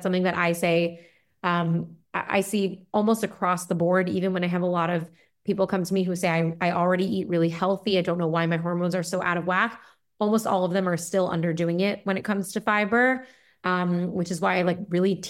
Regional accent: Westchester, New York, United States; I grew up in Westchester, which has like really, really beautiful malls.

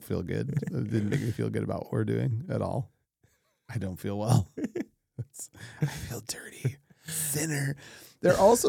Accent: Midwest, United States; I was raised in the Midwest, and I was allowed to swear when I was like 2 years old.

